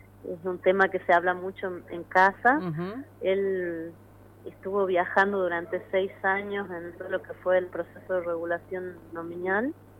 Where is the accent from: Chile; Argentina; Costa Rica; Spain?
Argentina; Salta; Yo soy salteña, yo soy de Salta y estoy viviendo en Salta, trabajo acá. He trabajado varios años en Buenos Aires y en Córdoba, pero hace unos 6 o 7 ya me radiqué definitivamente en Salta Capital